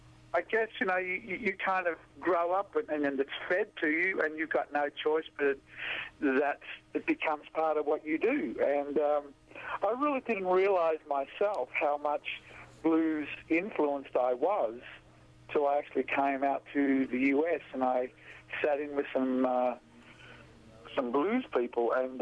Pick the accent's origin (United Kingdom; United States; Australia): Australia; I grew up in Australia, obviously